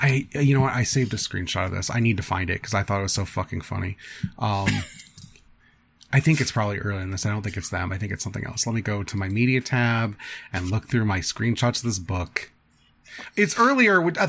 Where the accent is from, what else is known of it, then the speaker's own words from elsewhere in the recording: Midwest, United States; As a Midwesterner, it just is truly, like, I just have no idea.